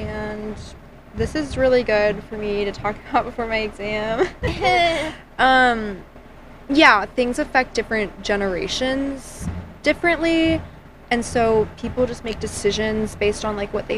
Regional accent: United States; That's what I live by in my life because I'm American.

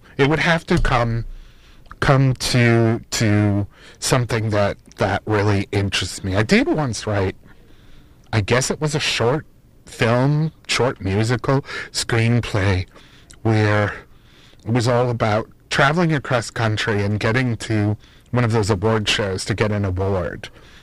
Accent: New England, United States; I'm from New England, so I'm going to say a lobster

